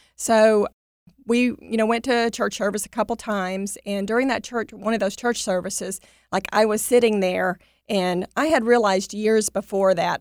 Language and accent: English; Louisiana, United States; We're both from Louisiana, so we both have experienced things with hurricanes.